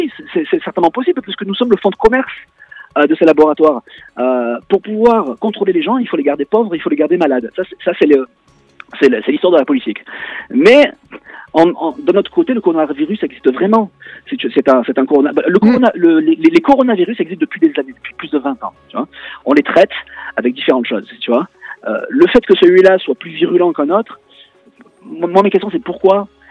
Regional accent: France; now in England; pour nous, en tant que Français résident ici en Angleterre

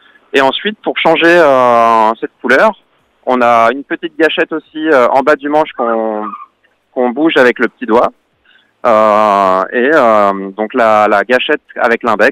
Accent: Brittany, France; Mais je suis plus du Finistère Sud, vers Audierne, Quimper.

